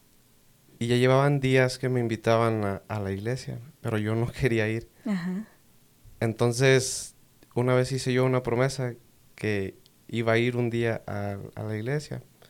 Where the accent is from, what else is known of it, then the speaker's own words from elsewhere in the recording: Aculco, State of Mexico, Mexico; Yo vengo del Estado de México, un pueblo llamado Aculco. Ajá. Estoy entre la frontera del Estado de Querétaro y Estado de México.